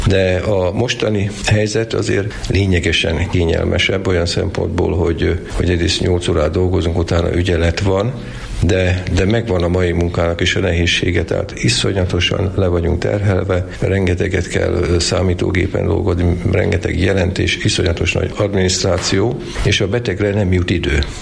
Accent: Sarud, Heves, Hungary; born there; now in Kápolna, Hungary; Sarudon születtem, Debrecenben végeztem az orvosi egyetemet, és 3 évig voltam mesenyőtelken, és 45 éve vagyok egy folytában kápolnán, mint házi orvos.

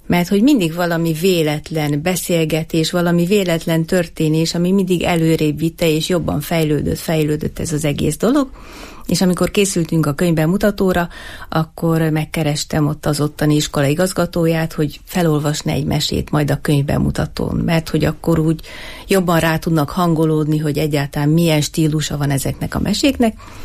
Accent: Eger, Heves, Hungary; mivel Egri vagyok, és Egerbe és Eger környékén azért nem olyan nagy terület könnyen elérhető bárki szerintem

